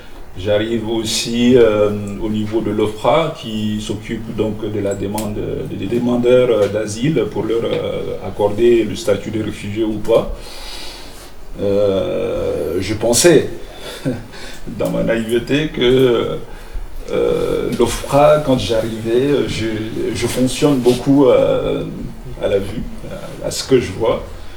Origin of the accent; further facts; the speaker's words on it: Chad; now in France; je suis parti du Tchad en me disant que des gens me donnaient des coups de crosse